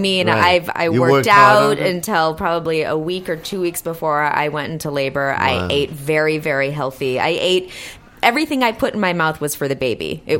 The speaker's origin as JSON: {"language": "English", "town": "Santa Monica", "region": "California", "country": "United States", "tie": "born or raised there", "said": "I was born and bred in Santa Monica."}